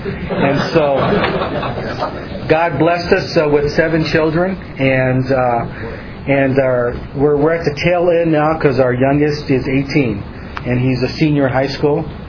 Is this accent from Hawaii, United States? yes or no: yes; Hawaii, United States; I'm from Hawaii and attended Maile Bible Church.